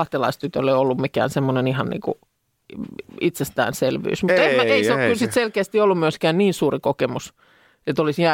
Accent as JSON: {"language": "Finnish", "town": "Lahti", "region": "Päijät-Häme", "country": "Finland", "said": "silloin kun käytiin, niin junalla tultiin Lahdesta."}